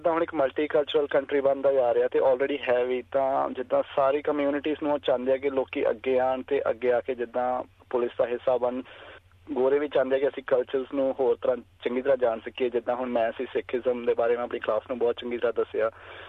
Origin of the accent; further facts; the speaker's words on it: Amloh, Punjab, India; now in Melbourne, Australia; ਮੈਂ 2005 ਵਿੱਚ ਆਇਆ ਸੀ ਆਸਟ੍ਰੇਲੀਆ, ਮੈਲਬਰਨ ਆਇਆ ਸੀ। ਅਤੇ ਪਿਛੋਕੜ ਮਤਲਬ ਮੈਂ ਪੰਜਾਬ ਤੋਂ ਹਾਂ, ਖੰਨੇ ਦੇ ਲਾਗੇ ਛੋਟਾ ਜਿਹਾ ਸ਼ਹਿਰ ਅਮਲੋ, ਉੱਥੋਂ ਹਾਂ ਜੀ।